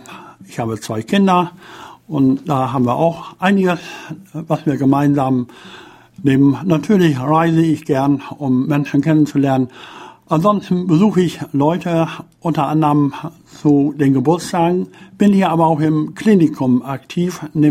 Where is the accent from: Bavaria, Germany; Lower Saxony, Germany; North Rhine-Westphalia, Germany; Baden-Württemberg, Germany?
Lower Saxony, Germany; Jawohl, über Generationen nachzuweisen.